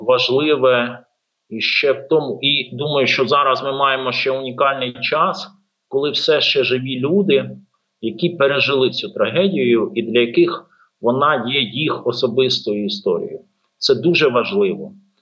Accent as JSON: {"language": "Ukrainian", "region": "Vinnytsia Oblast", "country": "Ukraine", "said": "Я сам родом з Вінницької області, і нашу родину не обійшло стороною."}